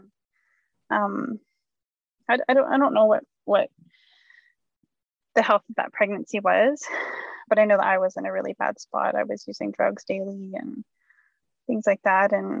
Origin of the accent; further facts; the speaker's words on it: Fort Nelson, British Columbia, Canada; now in Phoenix, United States; I'm originally from Fort Nelson First Nations up in northern British Columbia. And I currently reside down here in Otham Territory in Phoenix.